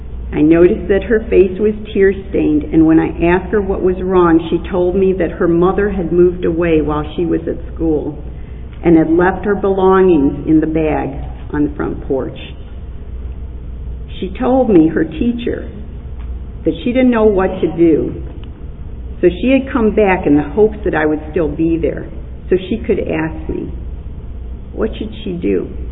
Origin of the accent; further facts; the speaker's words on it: Michigan, United States; The Detroit News, my hometown state newspaper